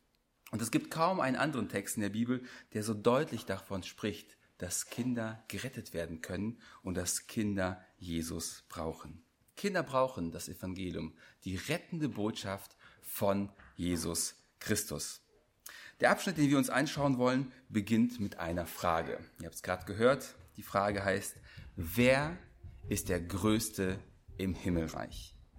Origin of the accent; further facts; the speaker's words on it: Düren, North Rhine-Westphalia, Germany; Ich komme aus Düren. Vielleicht sagt das dem einen oder anderen etwas. Das ist eine Stadt zwischen Köln und Aachen, also ziemlich genau in der Mitte an der holländischen Grenze.